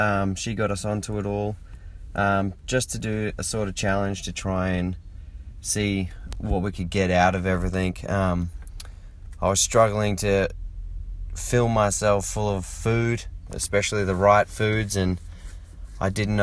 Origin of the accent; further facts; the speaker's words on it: Brisbane, Queensland, Australia; I'm 24 years old and I'm from Brisbane.